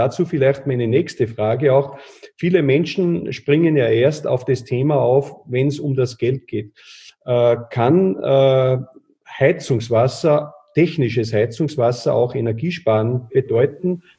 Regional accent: Austria; gerade bei uns in Österreich

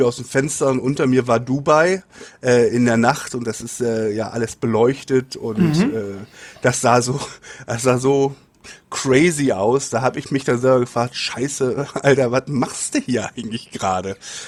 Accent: Hamburg, Germany; Hamburg ist meine Heimatstadt.

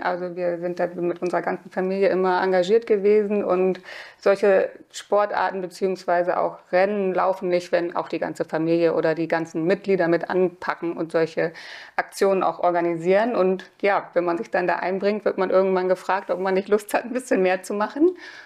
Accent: Schneverdingen, Lower Saxony, Germany; ich bin 45, ich komme aus Schneverding im Heidekreis.

